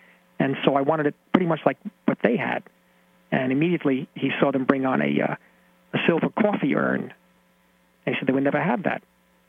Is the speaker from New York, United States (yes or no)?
yes; New York City, New York, United States; I come from the Lower East Side, asthmatic kid.